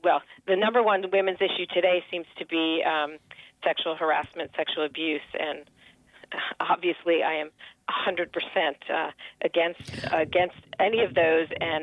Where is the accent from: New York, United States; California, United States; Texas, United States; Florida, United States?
New York, United States; born there; I was born in Westchester and went to Notre Dame for college and studied chemical engineering.